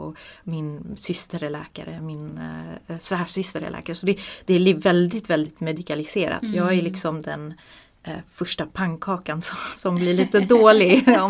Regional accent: Botkyrka, Stockholm County, Sweden; moved away as an adult; now in Belgium; Jag är född och uppvuxen här i Botkyrka, i en liten förort. Men jag flyttade till Belgien när jag var 19 år gammal. Så jag har bott där i snart 14 år.

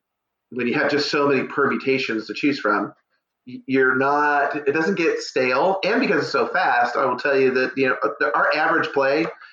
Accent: Tracy, California, United States; No, I'm 209. I grew up in Tracy, California.

